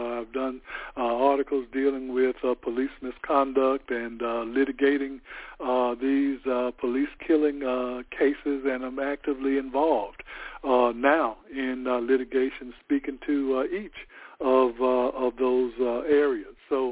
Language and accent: English; LaGrange, North Carolina, United States; That is one that I have been involved in since I was a teenager growing up in LaGrange, North Carolina, carrying that to New York and all over the country